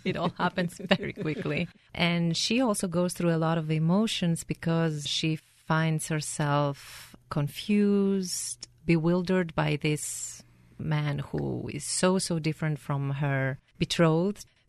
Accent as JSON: {"language": "English", "town": "Athens", "region": "Attica", "country": "Greece", "tie": "born there", "second_language": "English", "said": "Yes, I was born in Greece, Athens."}